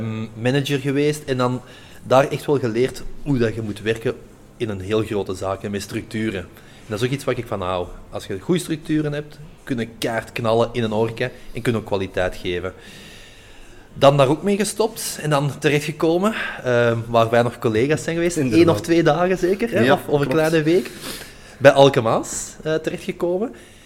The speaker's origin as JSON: {"language": "Dutch", "town": "Arendonk", "region": "Flanders", "country": "Belgium", "tie": "born or raised there", "said": "En dan ben ik gaan solliciteren in een café in Arendonk, waar ik vandaan kom."}